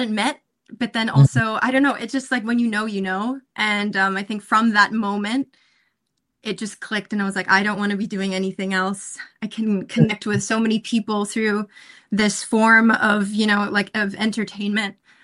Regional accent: Philippines; Being Filipino and having that just natural, like, sense of being resilient and optimism, I think it helped me to go down this path.

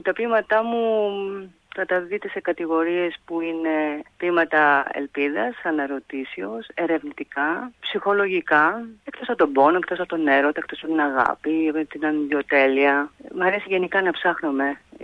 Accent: Greece; also born or lived in Melbourne, Australia; γεννήθηκα στη Μελβούρνη και φύγα μικρή, πολύ μικρή, 5 χρονών, 5,5, και πήγαμε Ελλάδα, μεγάλωσα εκεί. Στο διάστημα αυτό είχαμε ξαναέρθει το 1986 για άλλα 3 χρόνια.

